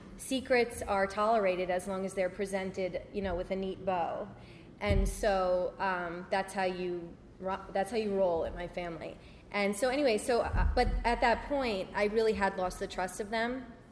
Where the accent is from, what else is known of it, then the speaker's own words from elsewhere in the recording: Long Island, New York, United States; I'm from Long Island. That's where I was born and raised.